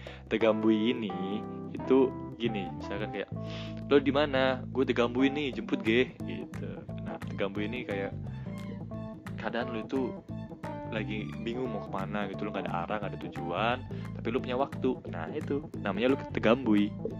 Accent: Krui, Lampung, Indonesia; karena gue juga asalnya dari Krui, jadi gue merekomendasikan untuk pergi ke Krui, pesisir barat Lampung.

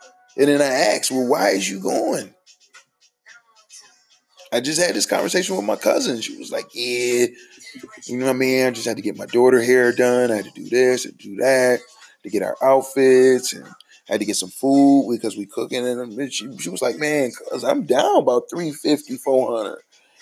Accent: New York City, New York, United States; I'm from the Lower East Side.

